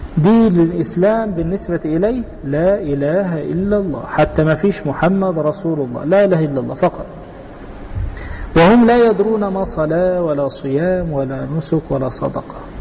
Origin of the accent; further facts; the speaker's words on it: Egypt; هذه حقيقة زي ما بنقول عندنا في مصر مربط الفرس